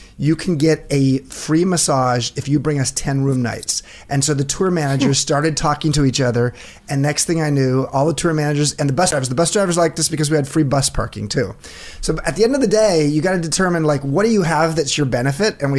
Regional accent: Long Beach, California, United States; I grew up in LA, grew up in Long Beach. Mm-hmm. I went to … high school. So I'm LBC, famous.

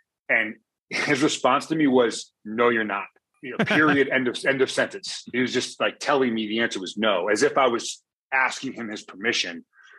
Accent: United States; I was certainly proud of being American and proud of our culture and way of life.

